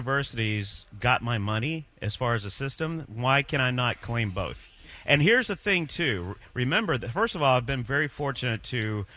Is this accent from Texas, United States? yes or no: no; Huntsville, Alabama, United States; And my talk show career began in April of 2008 down in my hometown of Huntsville.